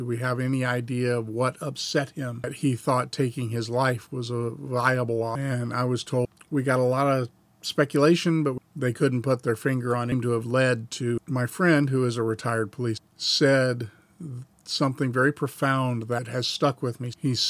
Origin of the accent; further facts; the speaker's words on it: the South, United States; Now, I was raised in the South. I pastored a Southern Baptist church.